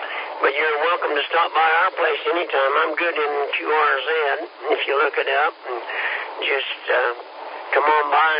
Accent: Kansas, United States; No, sir. We're from Kansas, so we're a little slow.

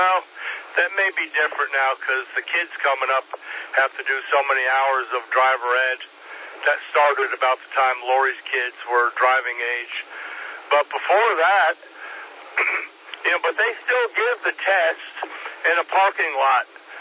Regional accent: New York, United States; now in South Carolina, United States; I grew up in New York, and there ain't a whole lot I'd say that New York does better than the rest of the country.

